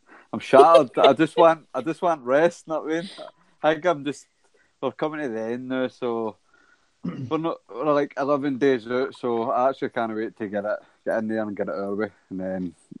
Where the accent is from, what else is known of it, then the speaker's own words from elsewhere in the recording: Holytown, Scotland, United Kingdom; we visited where I grew up in Hollytown and that, the flats and stuff like that, so reminisced a wee bit